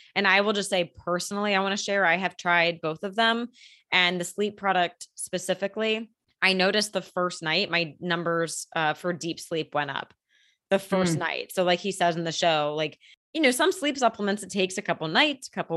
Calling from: Las Vegas, Nevada, United States; I'm tuning in from Las Vegas today

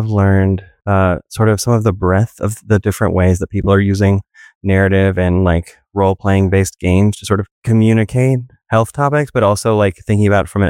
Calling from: Bethlehem, Pennsylvania, United States; I'm coming from the Lehigh Valley, which is

